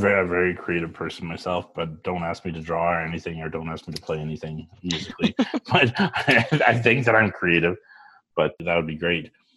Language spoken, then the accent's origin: English; Edmonton, Alberta, Canada; now in Calgary, Canada; I'm from the bad one, from Edmonton. But you know what? I have the most of my life I've been in Calgary.